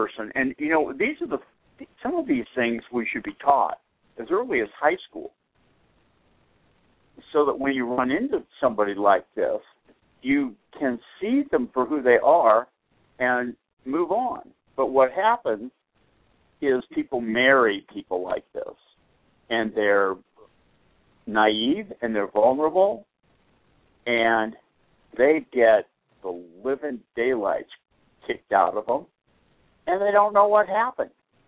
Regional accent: Boston, Massachusetts, United States; And if it really stayed this cool, it wouldn't bother me. Not growing up in Boston the way I have.

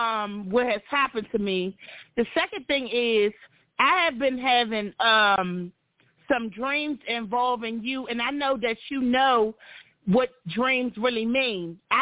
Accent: Washington, District of Columbia, United States; I'm from Washington, D.C., but I'm in Maryland.

